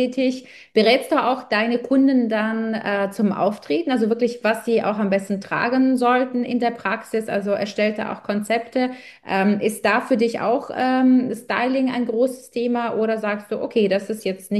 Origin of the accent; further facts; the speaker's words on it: Belarus; now in Germany; ich komme ja ursprünglich aus Weißrussland, da wird einfach dem Aussehen ein anderer Wert gelegt